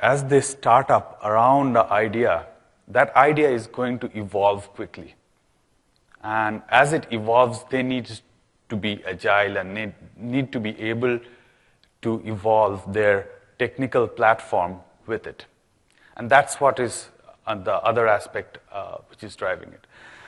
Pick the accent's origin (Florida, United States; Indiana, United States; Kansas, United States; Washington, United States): Washington, United States; Seattle; I am from Seattle, so Seattle was at the center of gold rush, right?